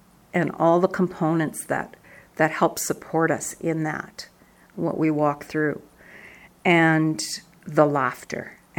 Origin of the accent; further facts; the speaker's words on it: Canada; I am from Canada.